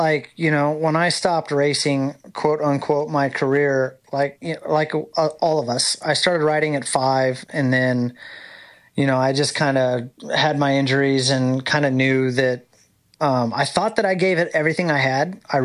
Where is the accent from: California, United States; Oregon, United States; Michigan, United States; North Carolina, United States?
California, United States; San Diego; now in Louisiana, United States; And I grew up around him in San Diego Arena Cross